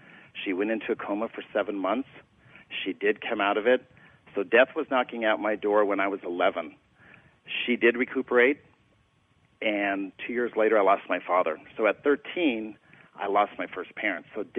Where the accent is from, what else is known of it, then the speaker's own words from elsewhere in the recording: North Dakota, United States; I was sitting in the farmhouse in North Dakota. I grew up in North Dakota on a ranch